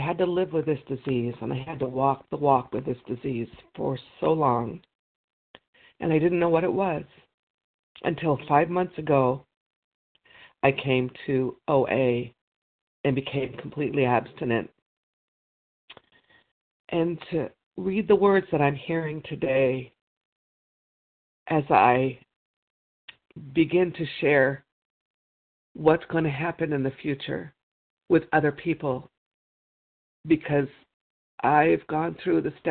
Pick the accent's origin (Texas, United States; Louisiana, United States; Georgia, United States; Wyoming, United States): Wyoming, United States; I'm from Wyoming